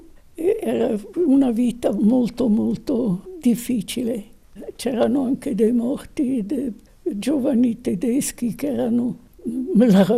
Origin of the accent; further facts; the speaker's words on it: Florence, Tuscany, Italy; moved away as an adult; Noi siamo in fondo 2 svizzeri nati e cresciuti in Italia. Anche mio papà è già nato a Firenze.